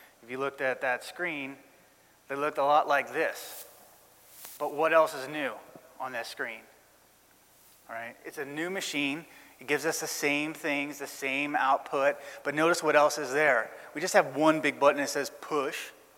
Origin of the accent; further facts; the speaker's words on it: Orlando, Florida, United States; I'm from Orlando, so I've made the trip out here to spend the week with you guys talking about web tool chain.